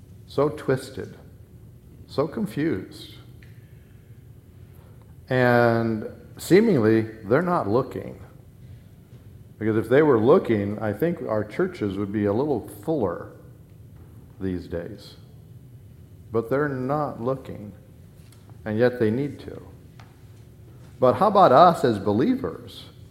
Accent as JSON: {"language": "English", "country": "United States", "said": "I'm an American in this country"}